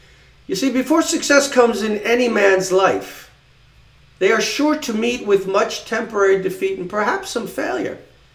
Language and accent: English; Long Island, New York, United States; I grew up on Long Island, New York. And my generation would immediately know where these places are